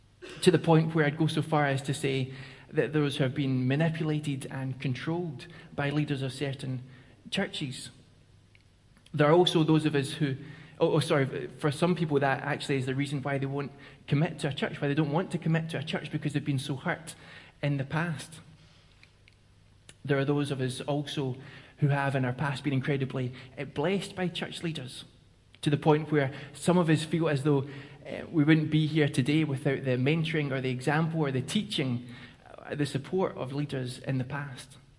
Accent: Scotland, United Kingdom; And I said, "No, actually, I'm from Scotland."

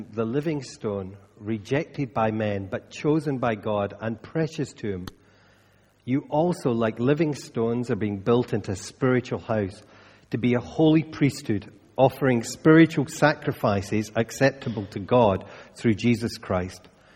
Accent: Scotland, United Kingdom; You know, sometimes as Scottish folks, we're not that good at being positive.

